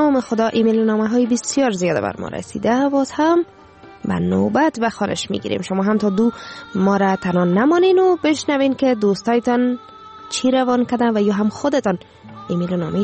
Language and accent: Persian; Afghanistan; now in Sweden; من مدت 15 سال میشود در سیویدن زندگی میکنم و از حال و احوال افغانستان کاملا بیخبر بودم. وطنم را آهسته آهسته فراموش کرده بودم